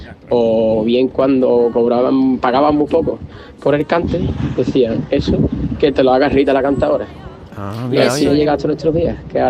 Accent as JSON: {"language": "Spanish", "town": "Jerez de la Frontera", "region": "Andalusia", "country": "Spain", "said": "Pues en Jerez, de donde yo soy, se dice mucho eso"}